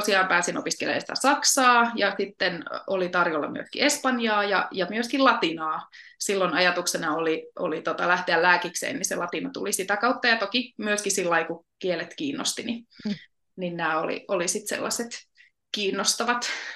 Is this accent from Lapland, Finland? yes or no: yes; Lapland, Finland; Myöskin asuin lapsena tuolla Lapissa, 2 kilometriä Ruotsin rajalta